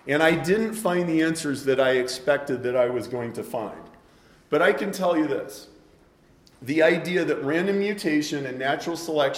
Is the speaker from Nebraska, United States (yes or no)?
no; Chicago, Illinois, United States; I'm from Chicago.